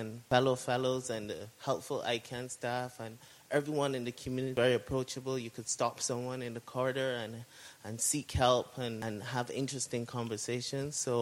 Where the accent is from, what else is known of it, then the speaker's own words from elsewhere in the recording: Barbados; I'm from Barbados, an island in the Caribbean.